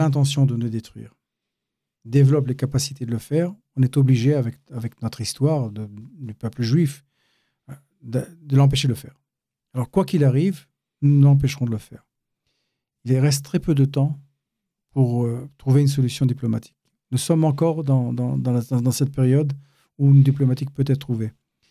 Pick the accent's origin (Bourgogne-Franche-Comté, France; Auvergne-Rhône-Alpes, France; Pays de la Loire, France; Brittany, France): Auvergne-Rhône-Alpes, France; Thiers; also born or lived in Paris; Je suis né à Paris, dans Paris 13e, et j'ai grandi à Thiers.